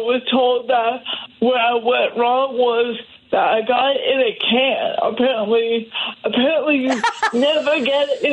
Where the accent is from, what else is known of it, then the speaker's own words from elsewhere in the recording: Burlington, Vermont, United States; now in Brooklyn, United States; I live way out in Brooklyn, but when I told that joke, I was actually in my hometown, Burlington, Vermont, where I grew up